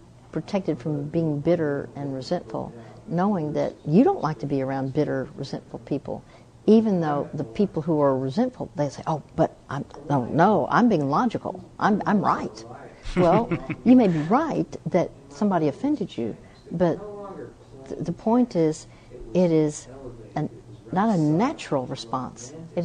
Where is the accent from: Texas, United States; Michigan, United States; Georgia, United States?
Texas, United States; Dallas; I'm from Dallas.